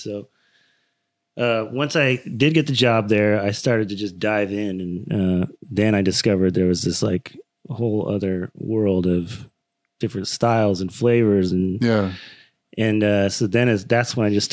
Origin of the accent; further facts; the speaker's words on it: Detroit, Michigan, United States; So I grew up in Detroit, right outside of Detroit, and started working in bars and restaurants when I was a kid.